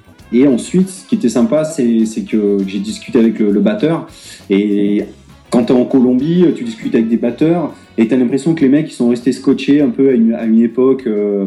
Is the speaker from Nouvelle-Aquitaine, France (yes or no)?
yes; Bordeaux, Nouvelle-Aquitaine, France; On s'est rencontré à Bordeaux parce que moi, donc, je suis de Bordeaux j'étais là en vacances.